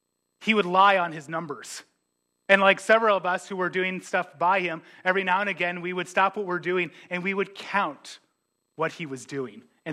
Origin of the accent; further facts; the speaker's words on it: Ellendale, North Dakota, United States; My hometown, Ellendale, North Dakota, it's also where my college is at, Trinity Bible College. It's a small town